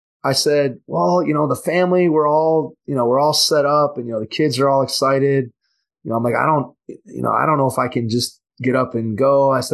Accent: Cleveland, Ohio, United States; So obviously it's the Cubs, and I'm from Cleveland, so it's the Cubs and the Indians.

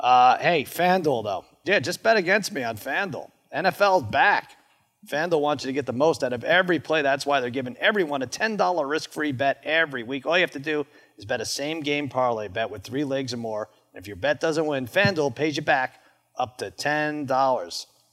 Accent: Long Island, New York, United States; I grew up loving the team. I grew up in Long Island. I was a big Mets fan

